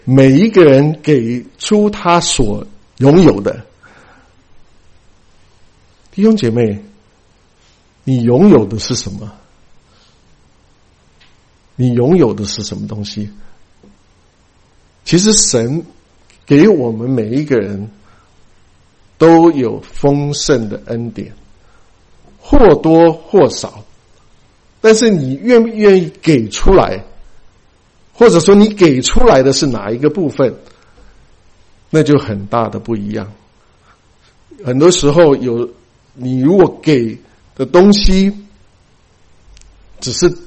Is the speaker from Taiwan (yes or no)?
no; China; 所以我们中国人真的是太奢侈了，我们太幸福了